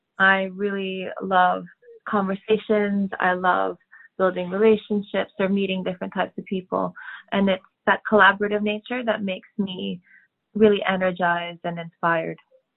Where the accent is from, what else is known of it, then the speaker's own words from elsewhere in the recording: Philippines; I'm originally from the Philippines